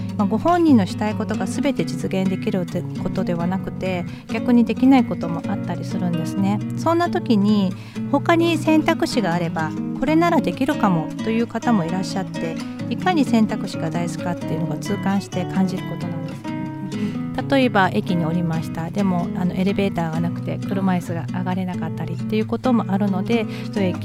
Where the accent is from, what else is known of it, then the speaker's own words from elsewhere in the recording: Kyushu, Japan; 地元の九州から関西の方に母のアテンドに行ったんですね。